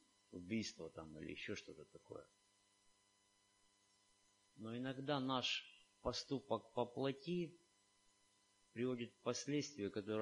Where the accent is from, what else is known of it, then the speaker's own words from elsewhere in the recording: Novorossiysk, Krasnodar Krai, Russia; also born or lived in Siberia; Я люблю свой город, мне нравится Новороссийск. Я родился и вырос в Новороссийске. Даже когда я был, жил в Сибири, я тосковал.